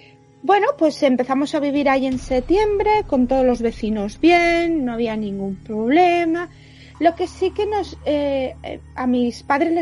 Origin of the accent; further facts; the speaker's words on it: Cantabria, Spain; Yo soy de Cantabria. Yo soy norteña, no más poder.